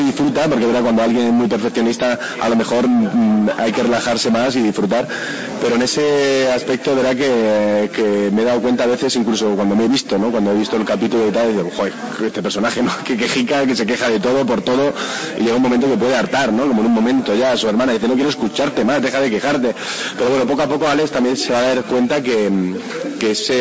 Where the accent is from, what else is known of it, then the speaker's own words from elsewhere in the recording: Granada, Andalusia, Spain; now in Madrid, Spain; yo soy de Granada, ¿no? O sea, de Granada a Madrid es mi pequeña emigración.